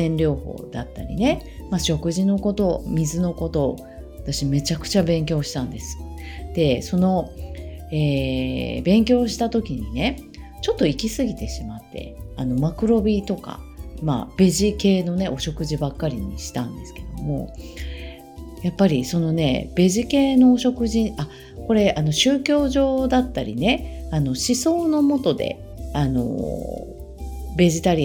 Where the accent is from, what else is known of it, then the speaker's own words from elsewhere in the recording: Kansai, Japan; now in Tokyo, Japan; 私もともと関西出身なんですけど、関西と関東でも結構ねなんか時差があるというか